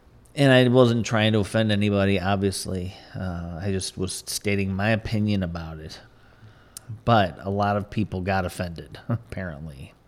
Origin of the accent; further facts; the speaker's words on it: Midwest, United States; growing up in the Midwest in America, where it's, you know, relatively conservative